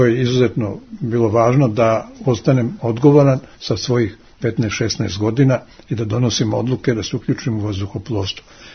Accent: Bitola, Pelagonia, North Macedonia; Moji su bili učitelji, rođen sam u Bitolju, 24. oktobra 1938. godine u Bitolju.

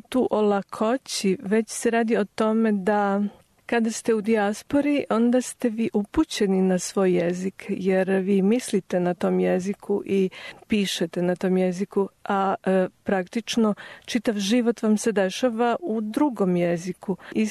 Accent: Niš, Nišava District, Serbia; born there; Ja sam rođena u Nišu.

